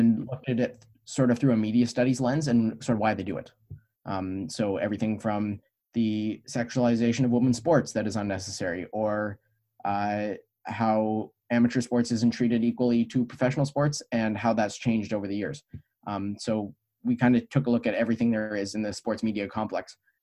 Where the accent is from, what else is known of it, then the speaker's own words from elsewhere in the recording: Vancouver, British Columbia, Canada; actually from Canada, but I am a dual citizen. I'm studying sports media at Ryerson University, but I've grown up in Vancouver on the West Coast.